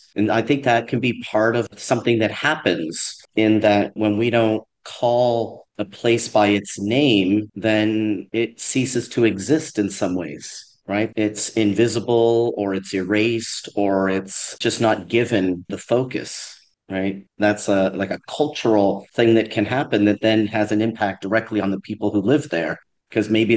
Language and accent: English; Los Angeles, California, United States; I grew up in Los Angeles and I know where that community is now, but I never even heard of it growing up.